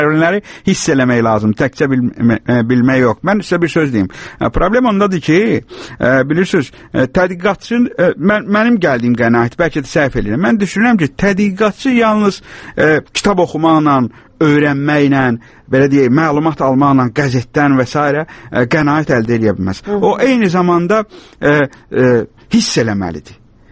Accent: Baku, Azerbaijan; accent: Baku dialect; mən Bakıda böyümüşəm və Bakıda böyüdüyüm üçün Bakı ləhcəsi təbii olaraq onda daha çox istifadə.

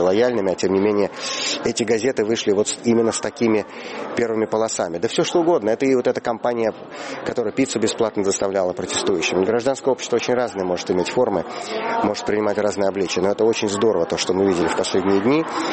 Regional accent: Moscow, Russia; Я сам москвич в 5-м поколении. Я Москву очень люблю.

